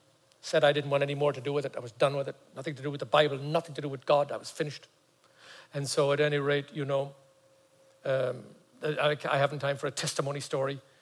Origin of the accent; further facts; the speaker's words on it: Ireland; my father's mother was Scotland, and they actually lived in Northern Ireland. So I had some of that in me too, you know. But I'm Southern Irish